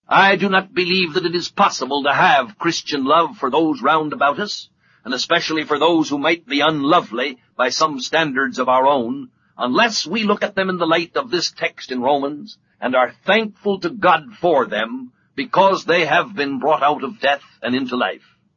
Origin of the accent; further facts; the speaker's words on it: California, United States; When I was a small boy, I was brought up in California